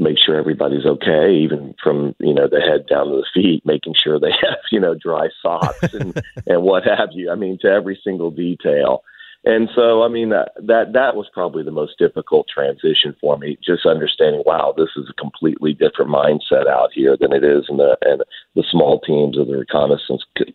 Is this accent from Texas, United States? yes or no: yes; Houston, Texas, United States; Yes, I'm from Houston, Texas.